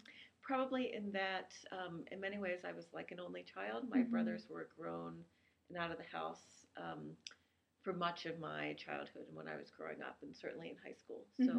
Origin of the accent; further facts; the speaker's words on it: Cincinnati, Ohio, United States; So I grew up in Cincinnati, Ohio, and I was born in 1974. I lived in a small suburb of Cincinnati